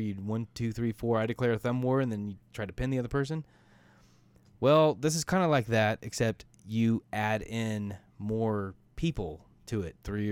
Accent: Indiana, United States; Well, Amos and I grew up in Indiana. I think we understand what that means.

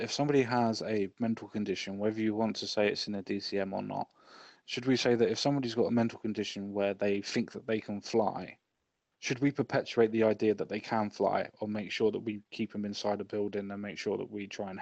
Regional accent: England, United Kingdom; We're always oppressed. We're English.

